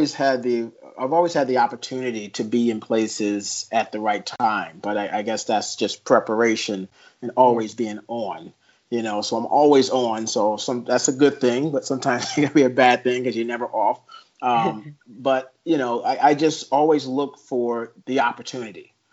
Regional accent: Indianapolis, Indiana, United States; I grew up in Indianapolis. And so we were bussed out of our neighborhood into other schools.

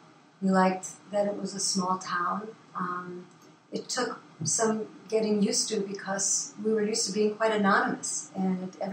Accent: New York, United States; also born or lived in Portland / San Francisco / Oakland; now in Brisbane, United States; Well, I grew up in New York, near New York City, and then I lived in Portland, Oregon for a little while, and in 1973, I moved to the Bay Area.

